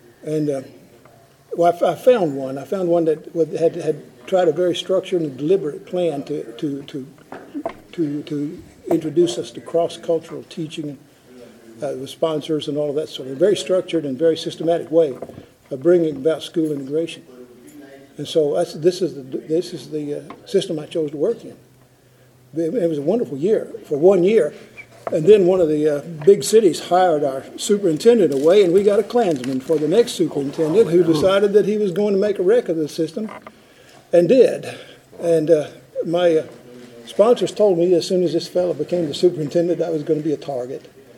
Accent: Arkansas, United States; I was raised in the Arkansas Delta and with a conventional set of mentality.

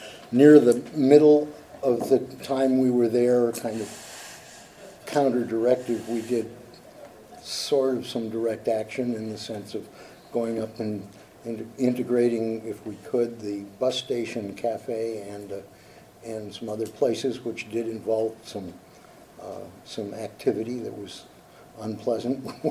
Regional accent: Iowa, United States; I come from a county which is a town and a state which is predominantly white. I come from Iowa

